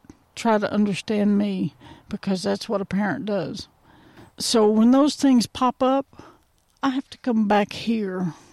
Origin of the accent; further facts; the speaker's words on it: Odessa, Texas, United States; I was raised in Odessa, Texas, which is essentially the desert.